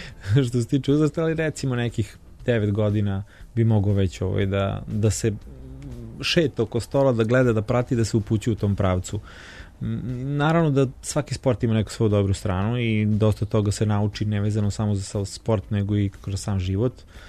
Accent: Smederevo, Šumadija and Western Serbia, Serbia; now in Belgrade, Serbia; ja sam inače rodom, mislim, mi smo inače rodom iz Smedra, doselio sam se u Beograd

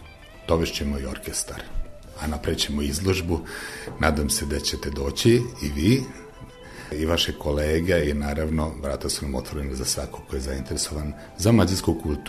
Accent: Novi Sad, Vojvodina, Serbia; accent: Prečani; sigurno čujete da imam, kako vi kažete, prečanski akcenat. Ja sam rođen u Novom Sadu i tamo sam proveo svoje detinjstvo, tako da sam odrastao zajedno sa mađarskom i srpskom decom.

